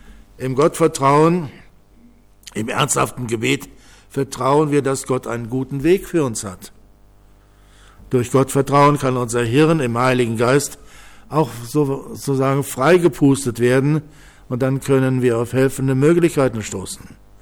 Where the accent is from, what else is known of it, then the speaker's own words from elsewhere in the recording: Düsseldorf, North Rhine-Westphalia, Germany; Ich bin in Düsseldorf aufgewachsen und kann mich noch gut in meiner Kindheit erinnern an die zerbombten Häuser, an die zerstörten Straßen, an die Trümmerwüsten und so weiter.